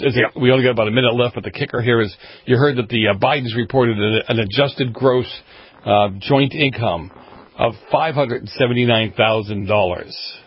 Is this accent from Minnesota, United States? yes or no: no; Boston, Massachusetts, United States; growing up in Boston in the 70s when the mafia was very prevalent in that area